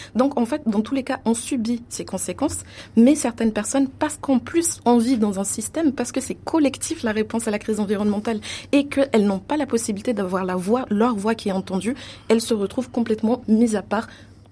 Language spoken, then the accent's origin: French; Mayotte, France; l'exemple de Mayotte d'où je viens de Mayotte